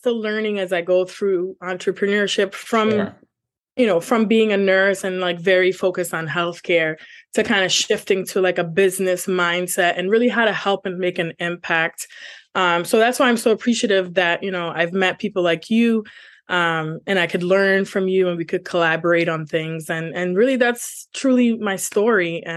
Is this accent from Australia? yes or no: no; Canada; I came from Canada.